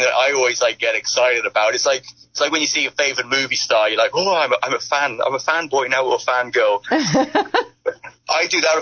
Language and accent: English; United Kingdom; However, being a British person